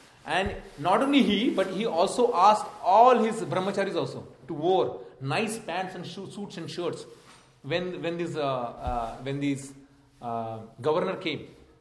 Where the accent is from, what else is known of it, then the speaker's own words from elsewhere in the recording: India; now in United States; Though I'm being from India, it's not like, you know, I'm telling you the fact. It's not like, you know, I'm trying to show off that, like, you know, I'm living in the United States